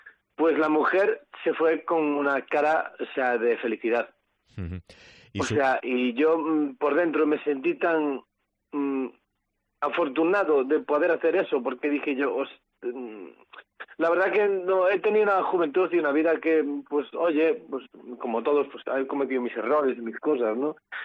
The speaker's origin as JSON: {"language": "Spanish", "region": "Galicia", "country": "Spain", "tie": "born or raised there", "said": "hace un año realmente que abrí mi estudio porque quería hacer mi sueño aquí en Galicia, en mi casa, en mi pueblo."}